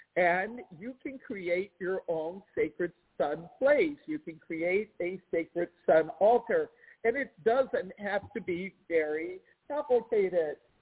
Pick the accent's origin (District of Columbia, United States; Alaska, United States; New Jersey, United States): District of Columbia, United States; Washington; I grew up in the Washington, D.C. area